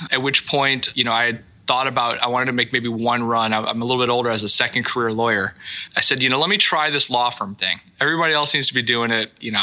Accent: Downers Grove, Illinois, United States; Downers Grove, Illinois, which is a suburb of Chicago.

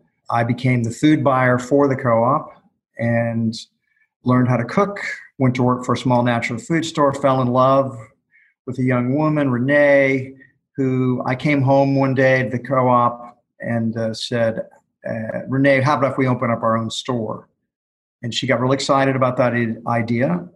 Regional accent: Houston, Texas, United States; Sure. I grew up in Houston, Texas. I'm 67 years old, so I was born in 1953. I grew up in a little suburb outside the main part of Houston.

